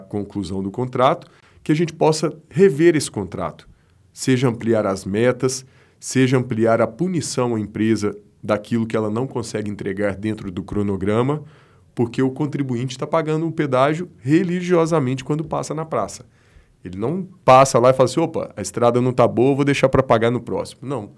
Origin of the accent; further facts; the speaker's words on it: Passos, Minas Gerais, Brazil; Tive uma votação muito representativa em Passos, que é a minha terra natal